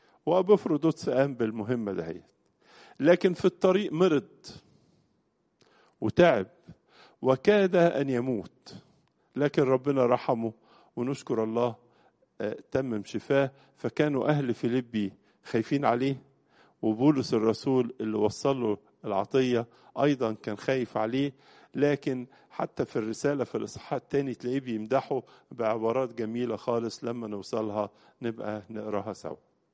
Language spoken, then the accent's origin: Arabic; Egypt; أول بلد في أوروبا نالت شرف الإيمان بالمسيح، زي عندنا في مصر.